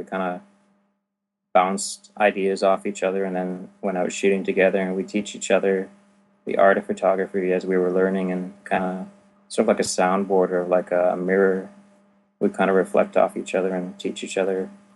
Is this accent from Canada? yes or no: yes; Fort Smith, Northwest Territories, Canada; also born or lived in Alberta; I grew up here in Fort Smith about 18 years, and then I moved away to go to school. In Alberta.